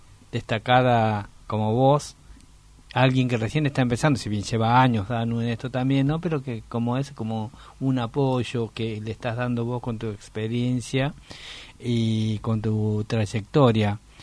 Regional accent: Tucumán, Argentina; moved away as an adult; yo vengo de Tucumán también, claro. Me vine a los 20 años acá.

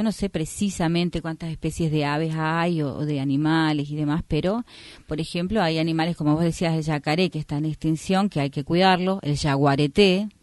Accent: Laguna Blanca, Formosa, Argentina; tantas hectáreas el Parque Nacional, y yo soy de Laguna Blanca, justamente una de las zonas donde está

